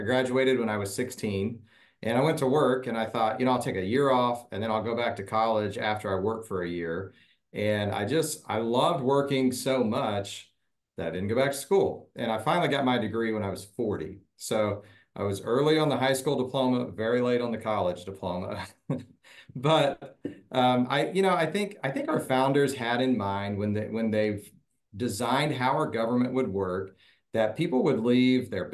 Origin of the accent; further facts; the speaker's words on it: Richmond, Indiana, United States; now in Greenwood, United States; I grew up in Richmond, Indiana, which is also in the 6th District.